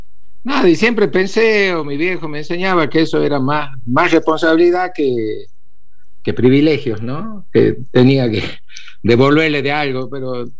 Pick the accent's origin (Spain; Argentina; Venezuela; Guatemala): Argentina; Jujuy; siempre de niño, cuando crecí en Jujuy, estuve en contacto con los pueblos indígenas